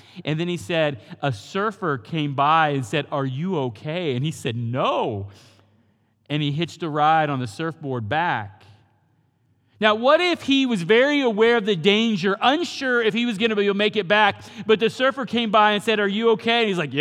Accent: Kansas, United States; I mean, we're from Kansas, so, I mean, you know, we don't know how to handle the ocean.

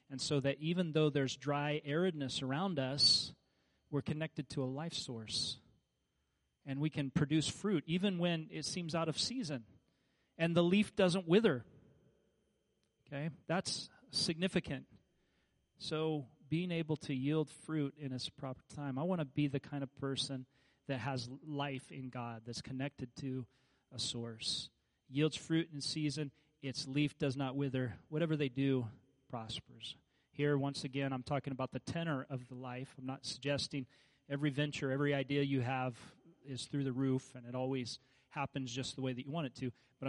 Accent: Kansas, United States; now in Alaska, United States; I grew up in Kansas where if there's a tree there, somebody planted it. And I live in Alaska now

